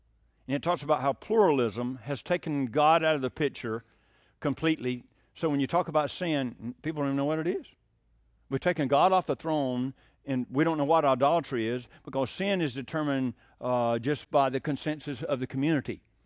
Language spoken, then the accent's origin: English; Bible Belt, United States; You know, I came from the Bible Belt. Everybody knew who Jesus was.